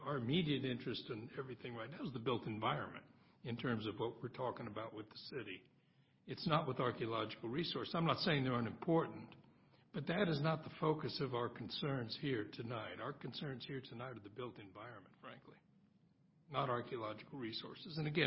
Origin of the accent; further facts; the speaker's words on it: California, United States; Don't tell anybody, but I was originally from California, but I'd moved there from San Francisco.